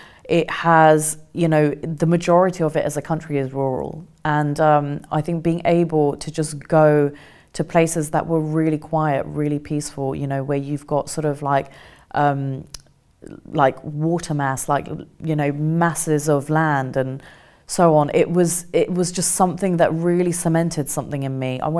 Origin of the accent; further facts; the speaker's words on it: South East England, United Kingdom; when we came back to England, we grew up in Kent, so we grew up in a very in a very white dominated area.